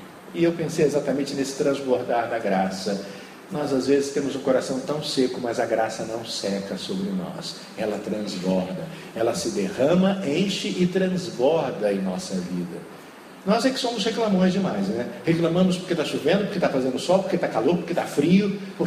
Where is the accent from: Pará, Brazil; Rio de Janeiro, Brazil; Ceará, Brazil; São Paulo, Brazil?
Rio de Janeiro, Brazil; Eu sou do estado do Rio de Janeiro, e eu não conhecia a maior cachoeira do estado do Rio de Janeiro